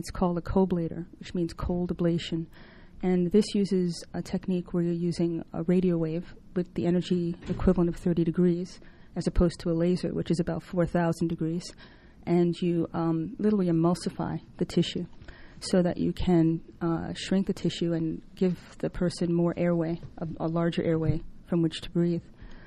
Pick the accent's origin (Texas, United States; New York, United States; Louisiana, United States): New York, United States; now in Atlanta, United States; I'm initially from New York. That's where I trained. And I moved to Atlanta back in 1998.